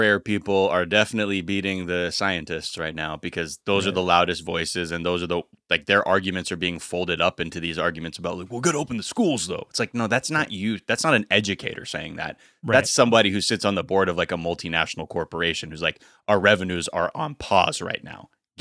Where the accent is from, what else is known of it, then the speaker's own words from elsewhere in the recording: United States; That's actually what the overwhelming feeling of being an American is.